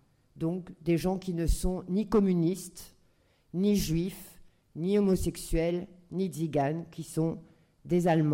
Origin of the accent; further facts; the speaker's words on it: France; je suis française